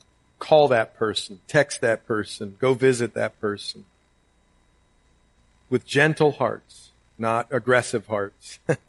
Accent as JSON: {"language": "English", "country": "Ireland", "said": "I'm Irish. Just get over it. That's how we do it."}